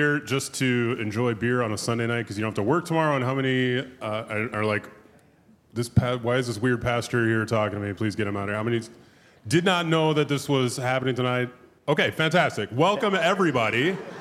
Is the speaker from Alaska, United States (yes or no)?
no; Chicago, Illinois, United States; By the way, I grew up in Chicago. My family is Irish.